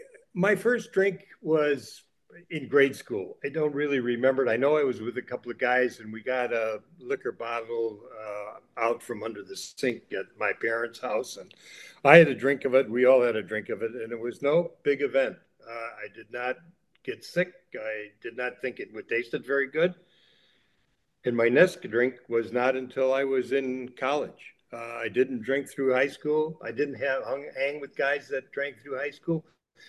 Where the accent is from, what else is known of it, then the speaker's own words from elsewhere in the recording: Chicago, Illinois, United States; also born or lived in Duluth, Minnesota; I was born in Duluth, Minnesota, and in the early days after the US joined the Second World War, my father moved the family from Duluth to Chicago, the Chicago area. So I really grew up, and most of my adult life was in Chicago